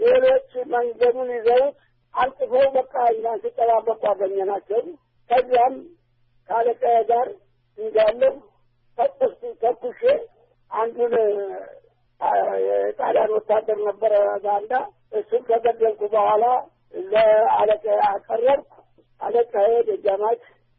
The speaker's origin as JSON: {"language": "Amharic", "town": "Bulga", "region": "Amhara", "country": "Ethiopia", "tie": "born there", "said": "የተወለድኩት ስላሴ ይባላል ቡልጋ 1900 አስር ዓመተ ምህረት ነው የተወለድኩት።"}